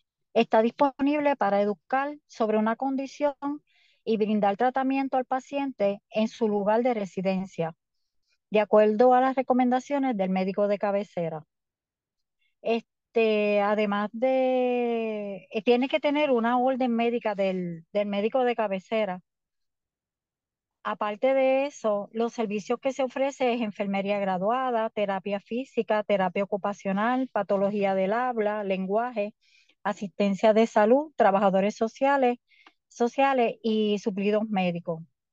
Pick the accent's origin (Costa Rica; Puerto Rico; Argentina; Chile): Puerto Rico; Ponce; now in Trujillo Alto, Puerto Rico; Yo realmente soy del pueblo de Ponce. A través de los años, pues me fui trasladando y estoy ahora en el área de Trujillo Alto.